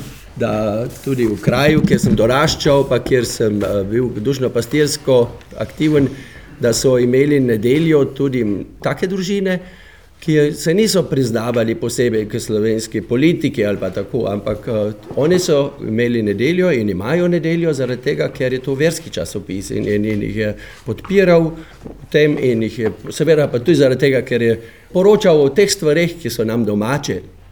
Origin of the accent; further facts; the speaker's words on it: Carinthia, Austria; Mi kot koroški Slovenci živimo veliko v kulturi